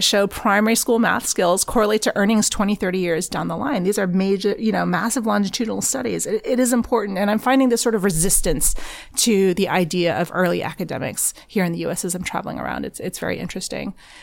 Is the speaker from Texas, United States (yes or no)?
yes; Texas, United States; You know, I grew up in Texas, at a Texas high school.